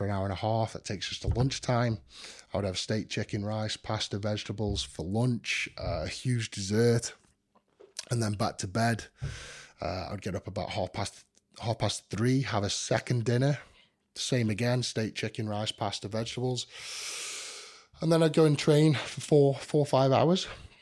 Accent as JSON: {"language": "English", "country": "United Kingdom", "tie": "born or raised there", "said": "I mean, I've still got base is still in the UK. You know, I still live in my hometown. My family's still there."}